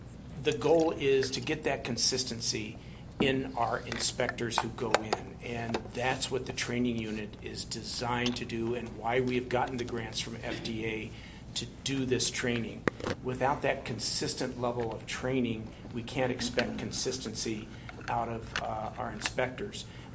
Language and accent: English; Missouri, United States; I'm from Missouri, which at that point was not a right-to-work state. And that's my background. It's that blue-collar background.